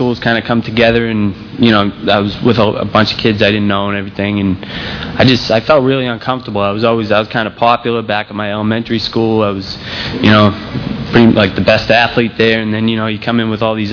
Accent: Waltham, Massachusetts, United States; I'm originally from Waltham, Massachusetts. I from a pretty normal family.

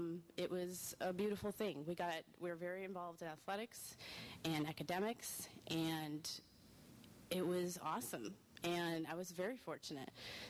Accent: Chicago, Illinois, United States; So, I grew up in Chicago until I was about 12 years old, and to two loving parents.

